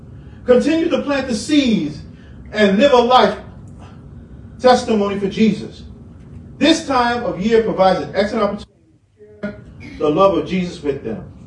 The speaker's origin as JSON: {"language": "English", "region": "New York", "country": "United States", "tie": "born or raised there", "said": "I grew up in the South Bronx, 183rd Street, South Boulevard, Freeman Street, West Palm Street."}